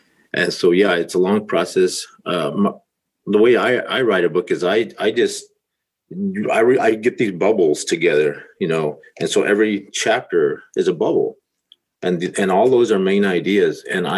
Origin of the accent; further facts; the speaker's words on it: Texas, United States; I talk about me being more of a growth mindset person all the way where I was raised in Texas, where I always wanted to be better at certain things.